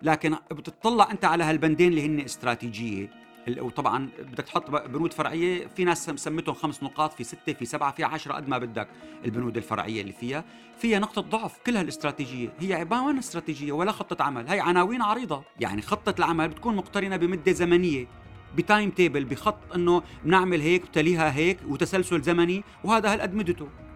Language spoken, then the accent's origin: Arabic; Syria; وهذا شيء بهمنا نحن كسوريين